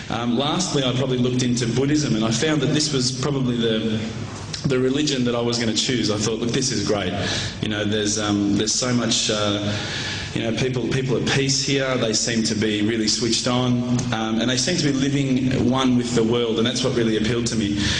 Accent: Australia; Naturally, as an Aussie

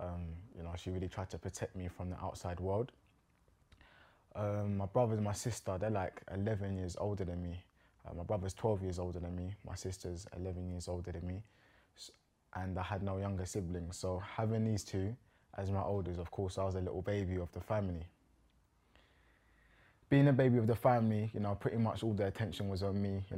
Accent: London, United Kingdom; also born or lived in Kent; Grew up in the outskirts of South London, also the outskirts of Kent, kind of in between the both.

